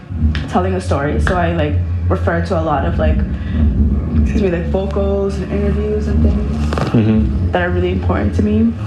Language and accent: English; Canada; because I'm from Canada, right? So being in New York, it really like